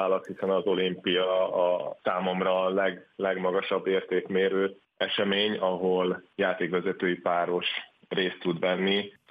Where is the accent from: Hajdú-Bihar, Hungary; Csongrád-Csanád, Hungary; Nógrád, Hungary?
Csongrád-Csanád, Hungary; Szeged; én Szegeden nevelkedtem, úgyhogy én, illetve Szegeden születtem